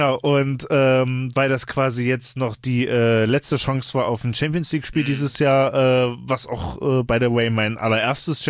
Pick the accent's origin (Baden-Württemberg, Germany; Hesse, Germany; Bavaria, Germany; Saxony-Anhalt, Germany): Saxony-Anhalt, Germany; Halle; Wir sind auch zusammen aufgewachsen da in der Siedlung Nähe Halle.